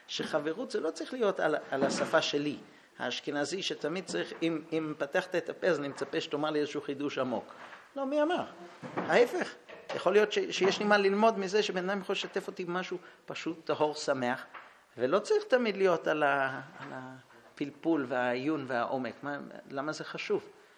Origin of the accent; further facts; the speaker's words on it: New York, United States; now in Israel; אני גדלתי בבית שההורים שלי ירדו ומגיל 4:30 גדלתי בארצות הברית עם כל המשפחה בארץ. כל פעם שהגיע קרוב משפחה לניו יורק